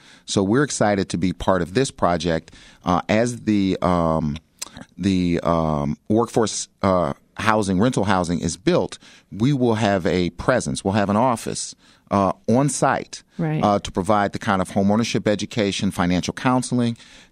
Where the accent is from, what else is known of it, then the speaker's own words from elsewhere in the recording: Chicago, Illinois, United States; I grew up in South Shore.